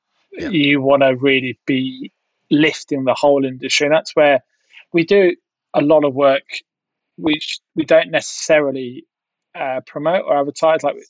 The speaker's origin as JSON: {"language": "English", "country": "Australia", "said": "However, I am still an Aussie now, apart from sport."}